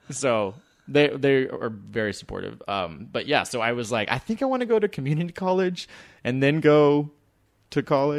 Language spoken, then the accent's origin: English; Dallas, Texas, United States; I'm from Dallas.